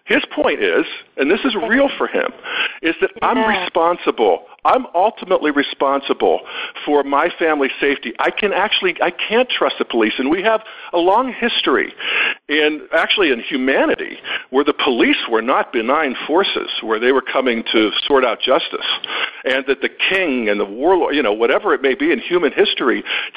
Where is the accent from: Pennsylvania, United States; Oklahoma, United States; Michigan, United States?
Pennsylvania, United States; I grew up in the God and Guns people in Western Pennsylvania. Everybody hunted. Everybody had guns.